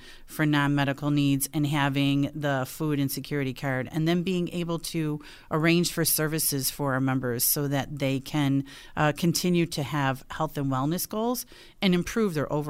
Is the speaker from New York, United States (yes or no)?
yes; Buffalo, New York, United States; I grew up, though, from Buffalo, and I was born and raised in South Buffalo.